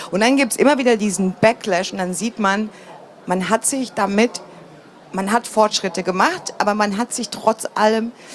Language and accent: German; East Germany, Germany; ich bin im Osten groß geworden